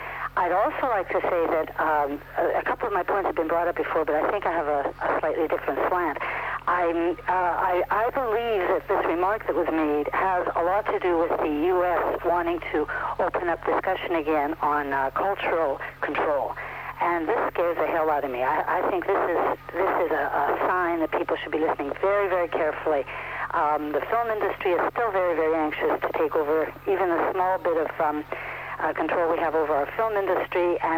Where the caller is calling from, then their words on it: Montreal, Quebec, Canada; also born or lived in Winnipeg; I'm calling from Montreal, but I want to tell you that I just moved here from Winnipeg, and we miss you desperately out there.